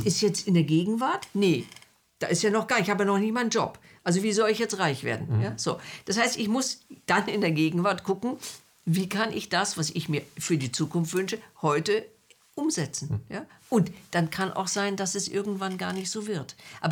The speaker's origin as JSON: {"language": "German", "region": "Berlin", "country": "Germany", "said": "Ja, ich bin Berlinerin und fand diese Berliner Winter nie so toll."}